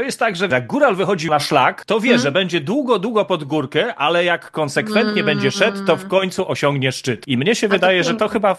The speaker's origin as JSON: {"language": "Polish", "town": "Chodzież", "region": "Greater Poland Voivodeship", "country": "Poland", "tie": "born or raised there", "said": "Moje rodzinne miasto, słuchaj, tam się urodziłem."}